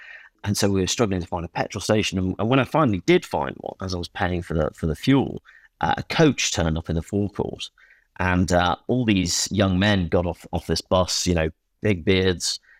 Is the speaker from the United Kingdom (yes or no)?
yes; England, United Kingdom; I thought, right, okay, well, I can't lie here. I'm going to say I'm from England.